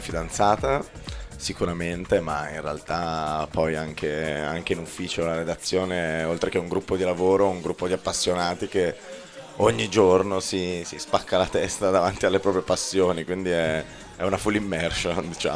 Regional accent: Milan, Lombardy, Italy; Noi siamo di Milano.

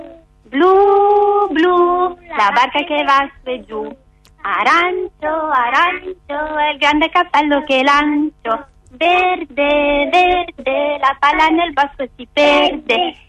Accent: Imola, Emilia-Romagna, Italy; Siamo di Imola

